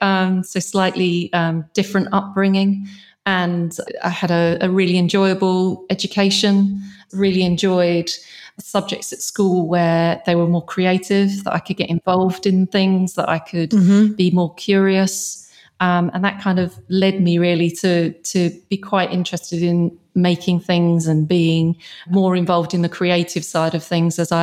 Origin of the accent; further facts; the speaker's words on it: London, United Kingdom; born there; I was born in North London.